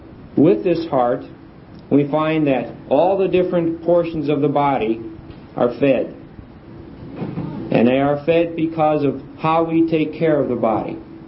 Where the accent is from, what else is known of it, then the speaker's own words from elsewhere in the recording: Portage, Indiana, United States; We come from Portage, Indiana, and our brethren gather together from all different areas of Northwest Indiana